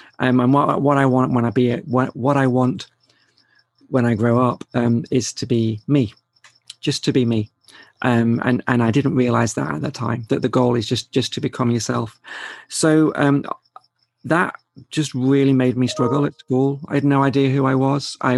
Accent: North West England, United Kingdom; So I was born in South Cheshire, which is a county in England. And so, you know, my first sort of decade was there. I lived in the countryside, lived in a house in, you know, at the end of a lane, with fields all around

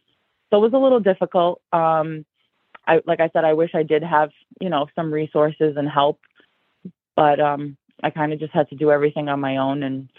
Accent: New York City, New York, United States; I've always been a city person. I grew up in New York City.

